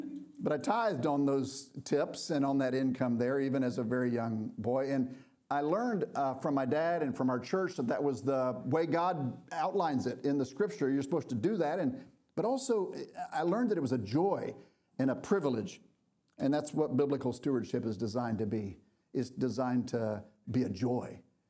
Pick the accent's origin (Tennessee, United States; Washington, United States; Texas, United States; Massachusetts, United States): Texas, United States; Dallas; I grew up here in Dallas. I grew up with mom and a dad who were really kind of just normal Christians, if you will.